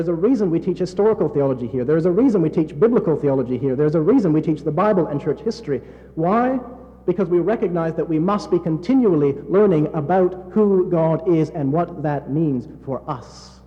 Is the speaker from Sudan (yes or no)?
no; Canada; also born or lived in United Kingdom; now in United States; I grew up in Canada. I lived in Britain for some time. So living in the South is something of a new experience for me.